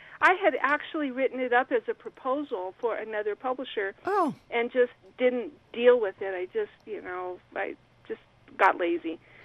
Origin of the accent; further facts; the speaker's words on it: Las Cruces, New Mexico, United States; I grew up in Las Cruces, you know, down in southern New Mexico.